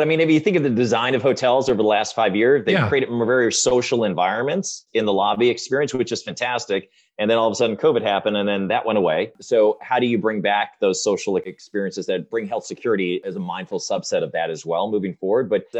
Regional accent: Ireland; born there; also born or lived in Japan; I love Europe because I was born in Ireland.

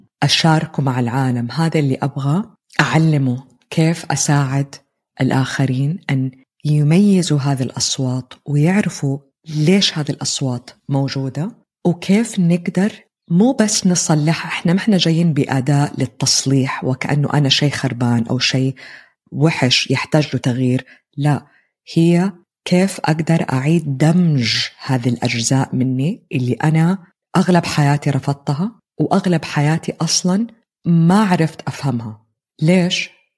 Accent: Jeddah, Makkah Province, Saudi Arabia; moved away as an adult; استوديو اليوغا والتأمل الخاص فيا اللي كان في مدينتي الحبيبة جدة. أسست منصة مانا باي أس مع زوجي هيثم، نقلت بلد مرتين

